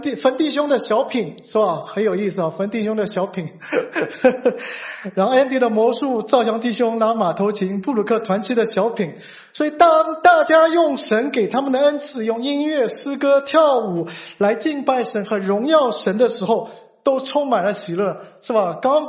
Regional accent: Shanghai, China; 小时候在上海的时候，我最害怕去的地方有一条路叫西宝兴路

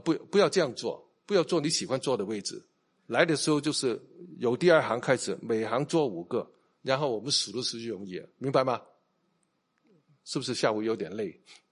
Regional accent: Hong Kong; 因为我是香港人，对不对？

